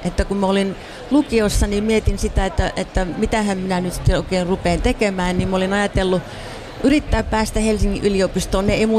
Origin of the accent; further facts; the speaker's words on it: Kotka, Kymenlaakso, Finland; now in United States; Joo, minä olen alun perin Kotkasta.